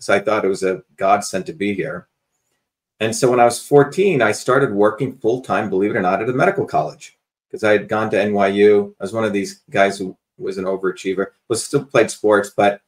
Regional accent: India; You know, I grew up in India, and my grandmother was a traditional healer.

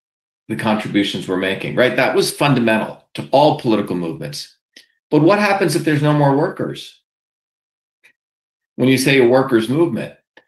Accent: Mumbai, Maharashtra, India; now in United States; my journey from the village and the place I grew up in India, in Bombay, to come to the United States

